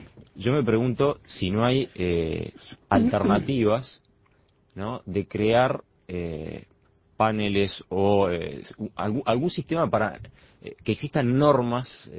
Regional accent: Uruguay; porque soy uruguayo, así que me gusta el fútbol como deporte

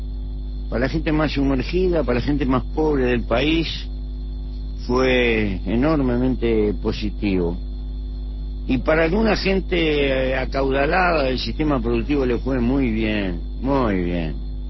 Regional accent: Paso de la Arena, Montevideo, Uruguay; Siempre voto por esta zona. Aunque soy del Paso de la Arena.

